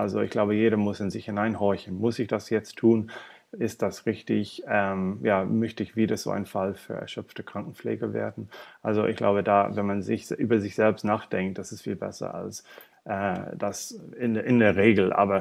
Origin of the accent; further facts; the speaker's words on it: Ireland; German is a second language; now in Berlin, Germany; Ich komme aus Irland, meine Familie und Freunde dort, sie berichten von Lockdown, was es wirklich heißt.